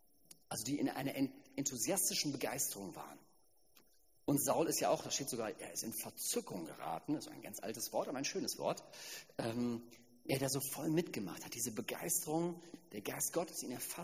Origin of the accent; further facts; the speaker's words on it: Germany; Ich bin halt auch Deutscher. Ich muss mir selbst treu bleiben.